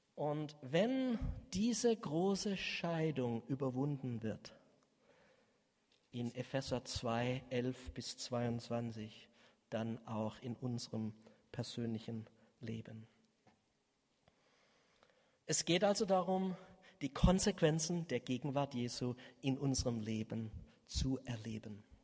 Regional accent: Ukraine; German is a second language; Als Juden und als Ukrainer haben wir unheimlich gelitten.

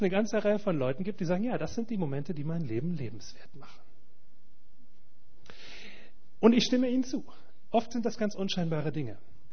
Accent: Rhineland, Germany; now in Greifswald, Germany; Aus Greifswald. Das heißt, ich komm ursprünglich aus dem Rheinland, aber ich wohne seit einigen Monaten in Greifswald.

